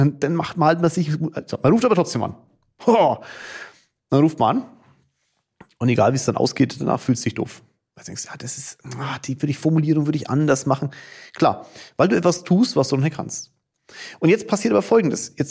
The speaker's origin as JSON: {"language": "German", "town": "Kulmbach", "region": "Bavaria", "country": "Germany", "said": "Ich komme aus Kulmbach, machen wir Bratwürste, okay?"}